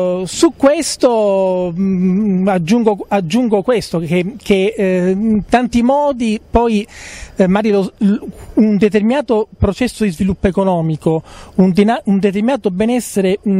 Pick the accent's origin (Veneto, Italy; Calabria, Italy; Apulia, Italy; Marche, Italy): Calabria, Italy; io vengo dalla Calabria